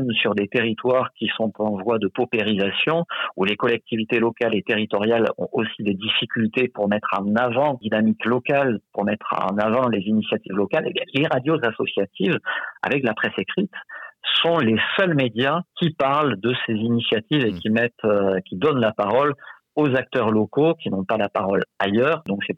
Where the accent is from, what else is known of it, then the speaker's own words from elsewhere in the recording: Pyrenees, France; comme mon accent a certainement dû me trahir, moi je viens du sud-ouest des Pyrénées où il y a des ours